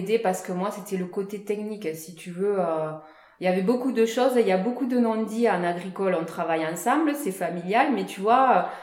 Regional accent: Millau, Occitanie, France; Alors moi, je suis née à Millau, donc j'ai une enfance à la ville, quoi, petite oui. ville, hein, on reste quand même dans du rural.

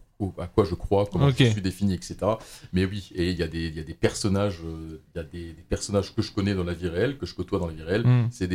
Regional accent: Richemont, Grand Est, France; En fait, moi, je suis donc de Richemont. C'est du côté de la vallée de la Fench.

